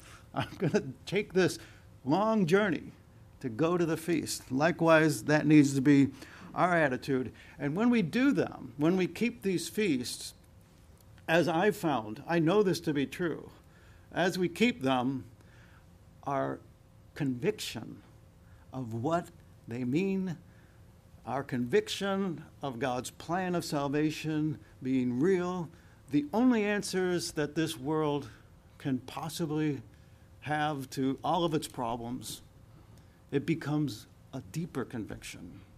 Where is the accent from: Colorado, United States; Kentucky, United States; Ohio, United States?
Ohio, United States; Cleveland; And I grew up in Cleveland. It was 3 hours away, and I had $100.